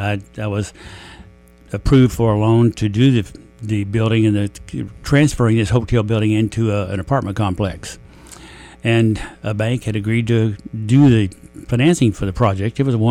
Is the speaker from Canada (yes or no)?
no; Pikeville, Kentucky, United States; I grew up in Pikeville. My biggest desire was, from the time I was 10 years old, to be an Air Force pilot.